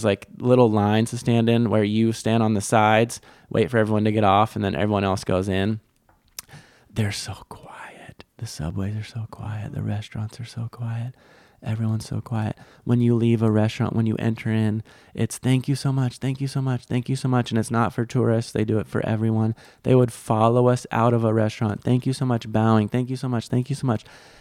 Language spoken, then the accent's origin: English; United States; I was humbled as an American by the abundance.